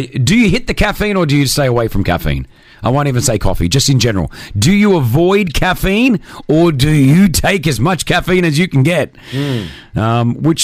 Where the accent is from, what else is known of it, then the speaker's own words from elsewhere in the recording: Australia; mate, I'm Aussie.